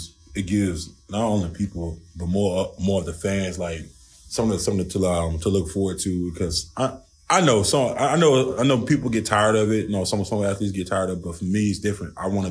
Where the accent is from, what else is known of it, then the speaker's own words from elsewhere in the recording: New Orleans, Louisiana, United States; I mean, I'm from New Orleans, so, you know, being there, learning that culture, you know, that's what starts it.